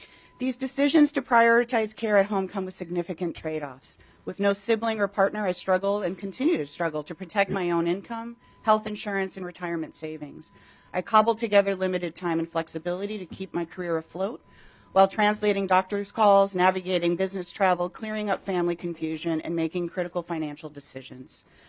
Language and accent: English; Minnesota, United States; I live in Minnesota, in Plymouth, Minnesota, and I was raised in Minnesota, and I'm here to share my experience, which is a unique one.